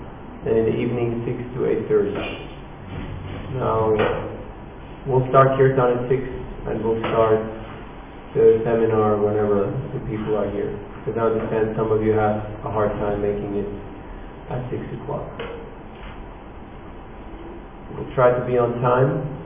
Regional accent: Zurich, Switzerland; I'm from Zurich, Switzerland.

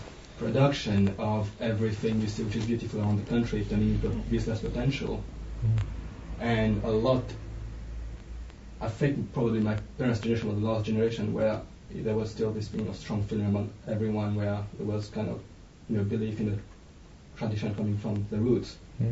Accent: Mauritius; I think I just told you that I come from Mauritius.

